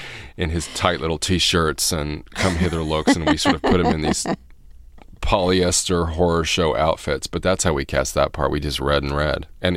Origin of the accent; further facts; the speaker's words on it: Indianapolis, Indiana, United States; I grew up in Indianapolis, Indiana, but I thought that I was on Broadway.